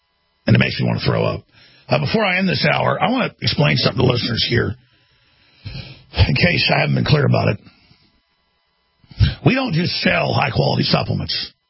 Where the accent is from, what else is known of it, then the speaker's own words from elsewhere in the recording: Texas, United States; Or I don't go out to L.A. and tell everybody I'm a Texan or whatever.